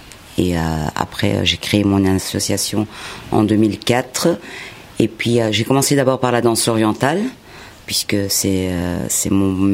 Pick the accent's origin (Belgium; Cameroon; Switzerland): Belgium; now in France; Oui, j'ai grandi en Belgique. J'ai immigré là, enfin immigré. Disons que mon père est un ancien footballeur marocain qui a été recruté par une équipe néerlandophone en Belgique. Il a joué là-bas et on l'a suivi tout simplement.